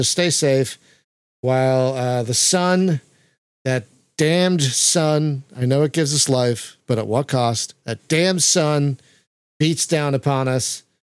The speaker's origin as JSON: {"language": "English", "country": "United States", "said": "I'm an American. I don't know the conversion."}